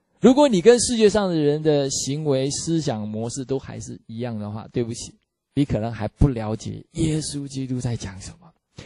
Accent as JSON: {"language": "Chinese", "country": "Taiwan", "said": "那我们台湾话叫做假崩红地多，就是吃饭皇帝大哦。"}